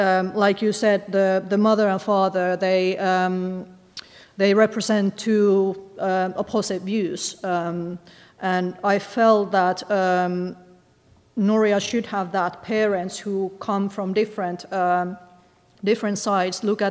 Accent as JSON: {"language": "English", "country": "Finland", "tie": "born or raised there", "said": "I grew up in Finland. It's a country with huge freshwater resources per capita."}